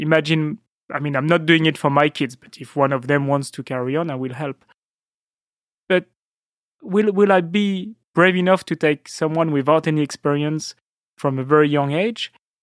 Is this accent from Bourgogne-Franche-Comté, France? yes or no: yes; Beaune, Bourgogne-Franche-Comté, France; I haven't moved very far, actually. I grew up in Beaune, was born there in 1975. My family is attached to Beaune, but family had absolutely no vineyards. But my parents had a flower shop.